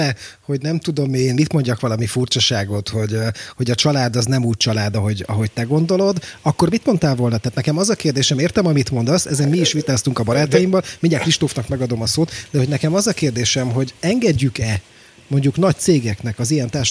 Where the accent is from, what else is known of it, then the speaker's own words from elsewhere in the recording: Hungary; mi magyarok vagyunk